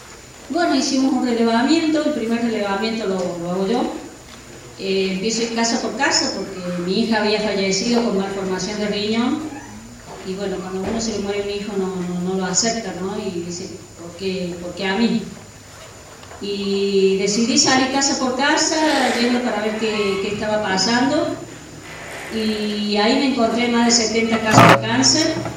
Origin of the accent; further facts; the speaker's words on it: Córdoba, Argentina; Barrio de San Juan Lexo, de Córdoba, capital. Nosotros hace 14 años venimos luchando desde el barrio